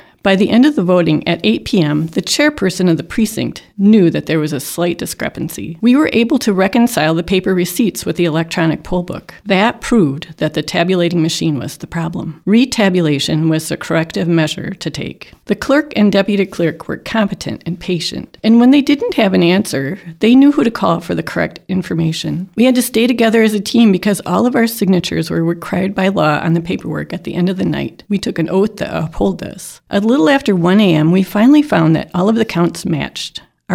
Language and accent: English; Oscoda, Michigan, United States; from Oscoda, and that's my point of view.